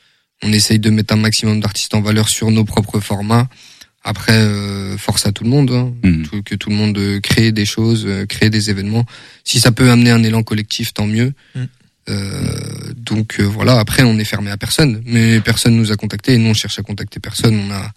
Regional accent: Angers, Pays de la Loire, France; Nous, on est de la Roseraie.

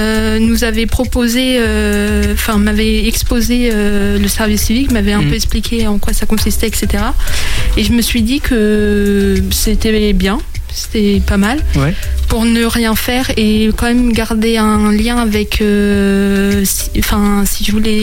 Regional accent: Angers, Pays de la Loire, France; Du coup, j'étais sur Laval. Mais je suis née et j'ai grandi à Angers.

